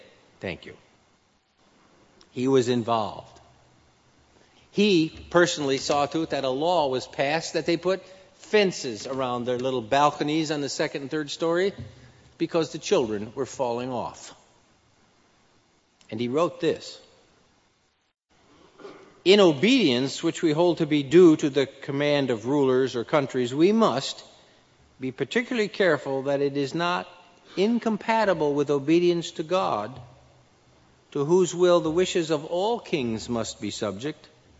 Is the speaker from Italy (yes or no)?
no; United States; As an American, I can speak my mind.